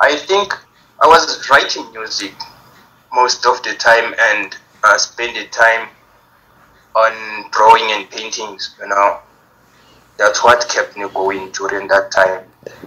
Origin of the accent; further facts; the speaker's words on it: Matatiele, Eastern Cape, South Africa; because there is a show that we are hosting as well on the 16th in Eastern Cape Matadi. That's my hometown, you know.